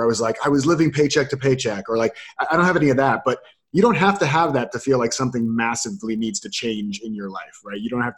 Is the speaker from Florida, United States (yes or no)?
yes; Florida, United States; So I grew up, I was born and raised in Florida.